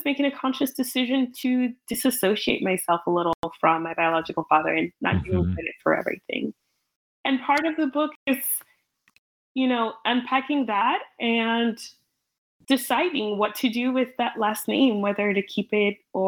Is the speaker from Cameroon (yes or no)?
yes; Cameroon; English is a second language; also born or lived in England; now in United States; Cameroon, but moving to England, yes, immediately I very much felt, you know, like a fish out of water. I didn't speak English. The culture was very different than French culture.